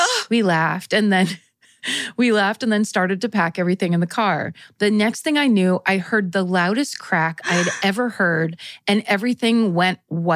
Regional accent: Colorado, United States; I grew up in Western Colorado with my mom, but my dad lived in Denver, so every summer, my sister and I would go stay with him.

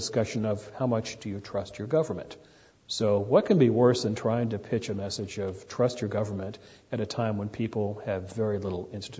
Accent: Washington, District of Columbia, United States; I grew up in Washington years and years ago when if you drove outside the Capitol Beltway, you were in the South.

